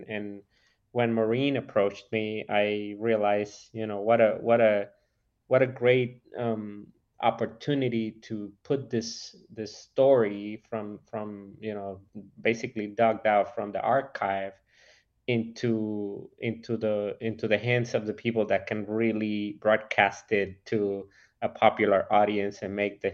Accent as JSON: {"language": "English", "country": "Cuba", "moved": "yes", "lives_now": "La Crosse, United States", "said": "I am from Cuba, so I moved to La Crosse about 10 years ago, and I never expected to find a Cuban community in a small Wisconsin city like La Crosse."}